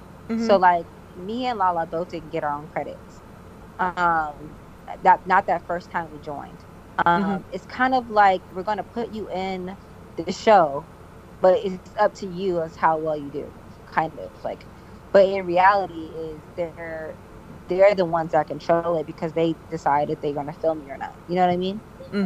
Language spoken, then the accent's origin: English; Savannah, Georgia, United States; also born or lived in Belgium; now in Baltimore, United States; I'm a military brat. I'm from all over, but you know, I guess for people to identify more with me, I can say Georgia. Like I'm from Savannah, Georgia. I live in Baltimore. I lived in Belgium.